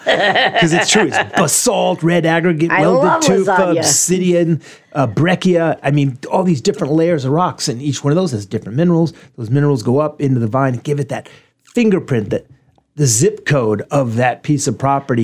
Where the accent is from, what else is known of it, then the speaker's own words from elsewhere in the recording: New York, United States; We're from New York. We're a bunch of knuckleheads.